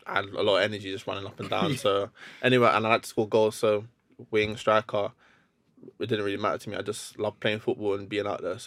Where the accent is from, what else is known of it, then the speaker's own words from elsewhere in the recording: London, United Kingdom; I'm from West London, Queen's Park, West London.